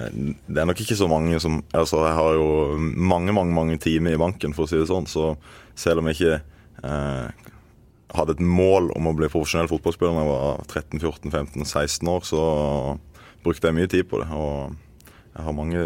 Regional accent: Øyslebø, Agder, Norway; Jeg er født og oppvokst i Marnardal kommune på et bittelite sted som heter Øyslebø

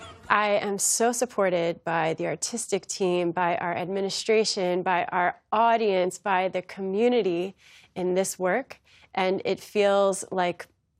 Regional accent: Columbia, Maryland, United States; And my parents, I grew up in Columbia, Maryland.

